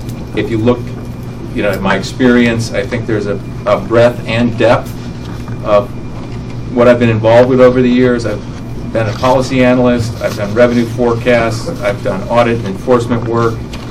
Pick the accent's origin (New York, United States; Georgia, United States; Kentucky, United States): New York, United States; Buffalo; now in Newcastle County, United States; I'm originally from upstate New York. You can see the university that I attended. I grew up near Buffalo, New York, which means I know about snow, and I am cursed to be a Bills fan for all of eternity.